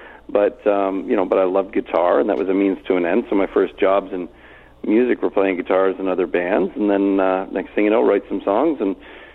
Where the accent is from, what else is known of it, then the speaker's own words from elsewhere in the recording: Ontario, Canada; also born or lived in Camrose, Alberta; I was born in Ontario. We moved out to near Camrose, Alberta, when I was just 2 years old or something, and we lived out there. My first memories are, Alberta. That was the first thing I remember, and then moved back to Ontario here at age 7 or so